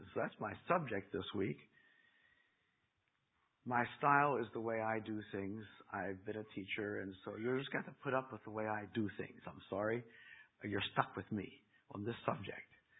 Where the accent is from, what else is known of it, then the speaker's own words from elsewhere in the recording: Pennsylvania, United States; moved away as an adult; now in Texas, United States; I grew up in Pennsylvania, among the mountains in the Cumberland Valley, but in 1986, our church group asked us to move to Texas